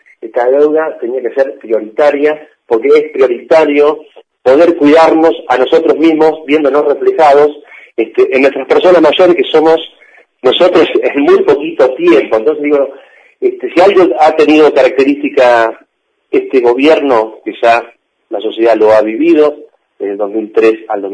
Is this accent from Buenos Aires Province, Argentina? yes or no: yes; Azul, Buenos Aires Province, Argentina; yo soy de Azul